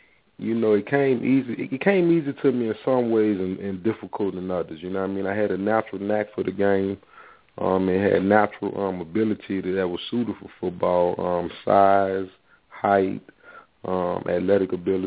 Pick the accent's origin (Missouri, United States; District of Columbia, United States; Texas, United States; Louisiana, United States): Louisiana, United States; New Orleans; also born or lived in Clarkston, Georgia; Well, I'm originally from New Orleans. I'm born in New Orleans, Louisiana. And I actually split my childhood between New Orleans and Decatur, Georgia, Clarkston to be exact, a little small town on the outside of Atlanta called Clarkston.